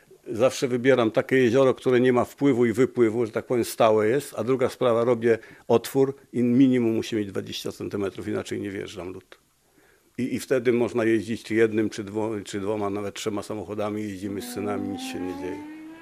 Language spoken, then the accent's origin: Polish; Szatarpy, Pomeranian Voivodeship, Poland; ja pochodzę z Szatarp, tylko Nowej Karczmy, Przywidza, Szatarpy miejscowość